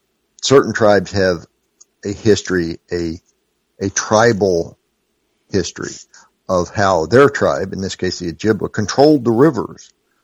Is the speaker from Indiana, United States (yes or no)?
yes; Indiana, United States; Sure. In particular, because I grew up here in Indiana, I'm very familiar with the history, the early history of its settlement.